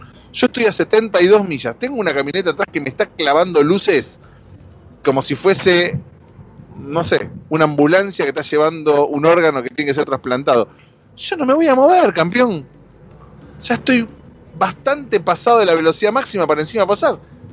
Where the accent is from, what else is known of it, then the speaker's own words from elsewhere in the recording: Argentina; moved away; En Argentina, cuando yo me fui de Argentina, no había esto que te voy a contar ahora.